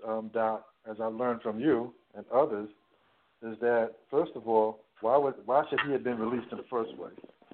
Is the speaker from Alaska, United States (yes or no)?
no; New York, United States; Well, as a New Yorker and as a Jet and Giant fan, I don't know how happy about that I am.